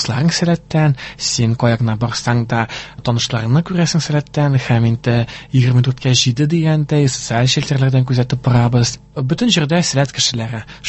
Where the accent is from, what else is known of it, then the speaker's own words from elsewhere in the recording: Bashkortostan, Russia; born there; moved away as an adult; now in Kazan, Russia; Тумышым белән мин Башкортстан Республикасыннан һәм инде 2020 елына Казан шәһәренә күченеп килдем.